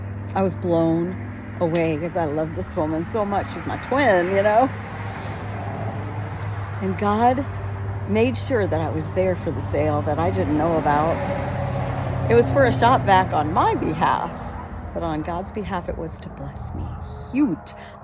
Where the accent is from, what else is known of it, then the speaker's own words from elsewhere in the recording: Alaska, United States; You see, I grew up in Alaska, and so when I moved back to the States in my late 20s